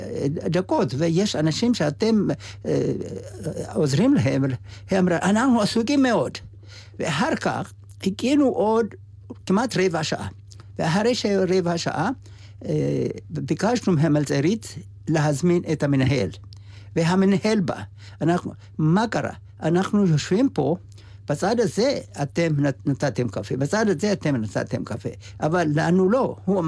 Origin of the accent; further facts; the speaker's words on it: Ethiopia; Hebrew is a second language; אנחנו מאתיופיה, היה לנו, גדלנו באתיופיה, מדינה שיש חופשיות וכבוד עצמי, וזה עזר לנו